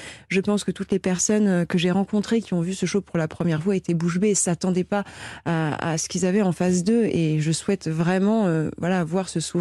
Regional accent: Guadeloupe, France; je viens des Antilles, donc ils ont choisi l'île, l'archipel de Tobago, qui est magnifique île parce que je viens de la Guadeloupe.

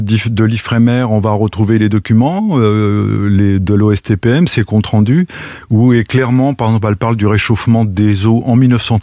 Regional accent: France

